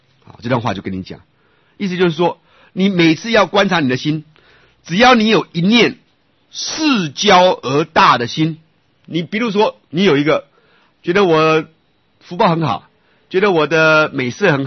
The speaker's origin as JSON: {"language": "Chinese", "country": "Taiwan", "said": "这个就是咱们台湾人的想法，绝对不会负愧于客"}